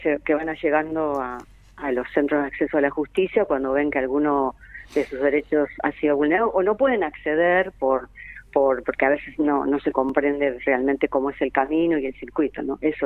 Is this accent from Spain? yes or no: no; Neuquén, Argentina; Yo vengo de Neuquén, de la ciudad de Neuquén